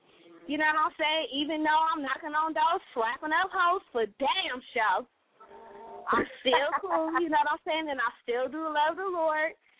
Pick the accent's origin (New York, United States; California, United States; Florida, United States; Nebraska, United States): California, United States; Watts; Because I'm a hood bitch. I'm from Watts.